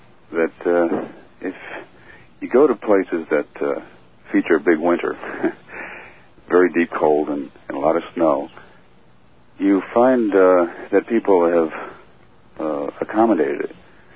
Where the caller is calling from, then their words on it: Ridgefield, Connecticut, United States; Yeah, and I'm calling from Ridgefield, Connecticut, too.